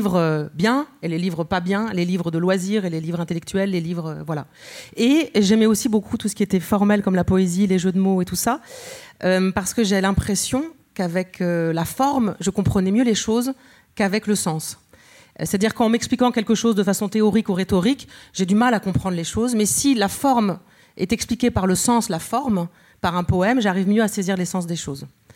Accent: Grand Est, France; Et je suis alsacienne.

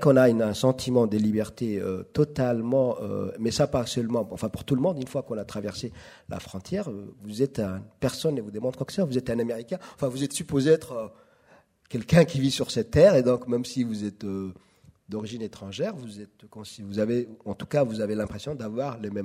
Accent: Djibouti; first language Somali; French is a second language; Moi, je suis de langue somalienne, je suis djiboutien.

